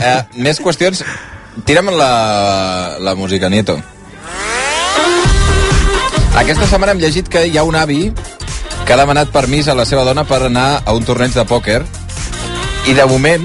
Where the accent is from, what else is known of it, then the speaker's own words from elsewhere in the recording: Sabadell, Catalonia, Spain; now in Badalona, Spain; Mira, visc a Badalona i soc de Sabadell, vull dir que...